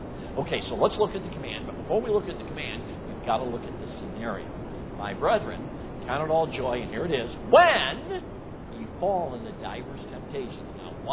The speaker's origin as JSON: {"language": "English", "town": "Chicago", "region": "Illinois", "country": "United States", "tie": "born or raised there", "said": "Okay, but anyway, I grew up in Chicago, and I've never been mugged."}